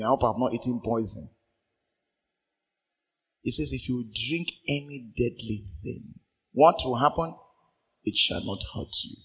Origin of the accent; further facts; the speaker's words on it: Bisseni, Bayelsa, Nigeria; You know Bisseni people now. I'm from Bisseni. My people, they have shot one strong missile.